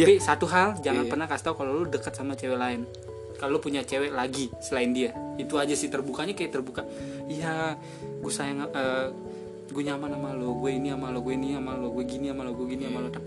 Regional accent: Jakarta, Indonesia; gue selalu bilang gue ini dari Jakarta, kultur gue ini kultur spontan.

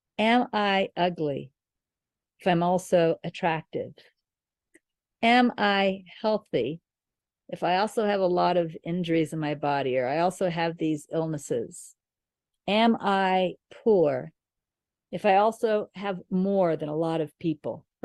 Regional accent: Kansas, United States; born there; moved away; I think I was born in Kansas. I think I've lived in many different states, lived in many, you know, even in many different countries. So I think I'm a, you know, a person who has lived all over. So my personality is broader than Kansas and yet still rooted in Kansas.

